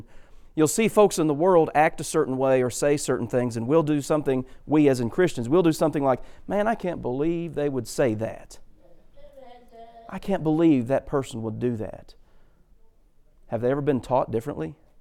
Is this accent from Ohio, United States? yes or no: yes; Ohio, United States; My dad served as a deacon in the congregation where I grew up in Ohio.